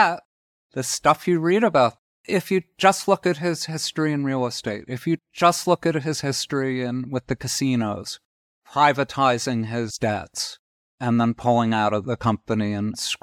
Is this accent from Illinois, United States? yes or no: no; New York, United States; Well, again, I'm a New Yorker and I'm of a certain age. So I've like lived with the Trump phenomenon my whole adult life.